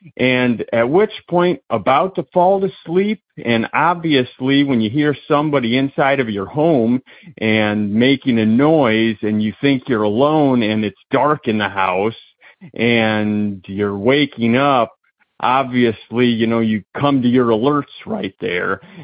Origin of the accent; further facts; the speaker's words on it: Indiana, United States; I'm from Indiana